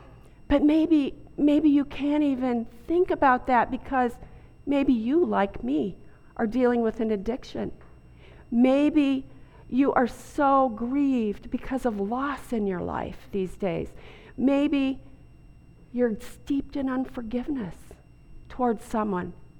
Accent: Montana, United States; now in San Antonio, United States; And they're made in North Dakota, which is border state to my home state of Montana.

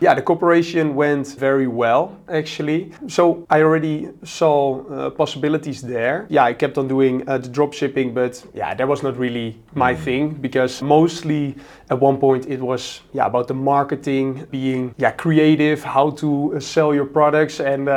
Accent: Netherlands; 26 years old. I'm from the Netherlands.

